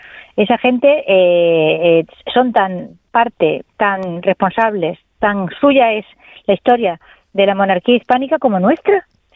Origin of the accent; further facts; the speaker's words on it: Spain; Y usted y yo somos españoles del siglo XXI